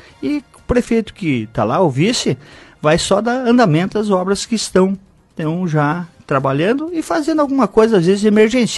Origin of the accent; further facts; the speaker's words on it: Lajeado Bonito, Brazil; eu sou, né, lá do Lajeado Bonito, nasci de lá, nasci lá no Lajeado Bonito